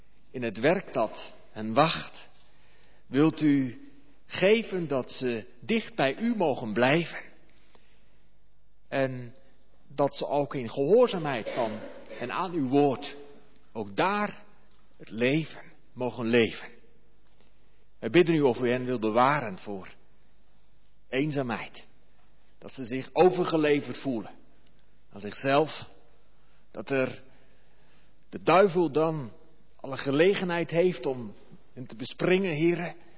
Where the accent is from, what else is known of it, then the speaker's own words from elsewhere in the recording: Netherlands; als Nederlanders